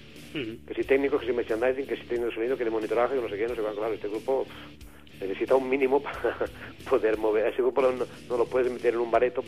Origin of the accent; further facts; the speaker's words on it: Catalonia, Spain; Es así, somos catalanes, ¿qué queréis que os diga?